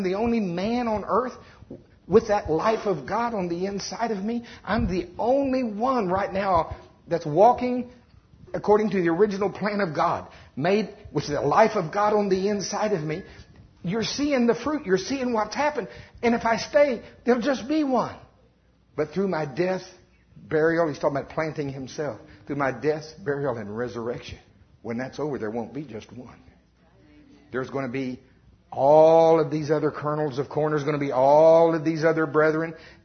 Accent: Oklahoma, United States; Now, I'm from Oklahoma. I'm going to talk about corn because that's what we do mostly there.

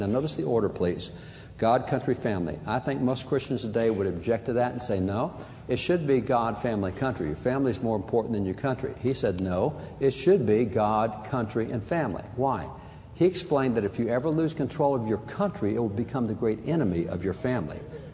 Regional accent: Texas, United States; this is pretty disgusting for me as a Texan, because we call Fort Worth, we call it Cowtown, USA.

